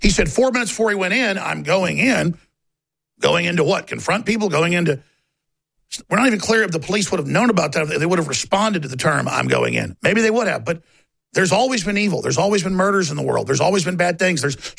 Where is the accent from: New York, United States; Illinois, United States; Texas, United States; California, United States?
Texas, United States; Austin; from Austin, Texas.